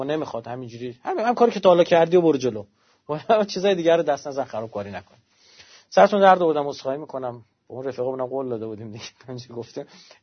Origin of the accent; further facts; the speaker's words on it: Iran; من ایرانیم، یه ایرانی مسلمونم،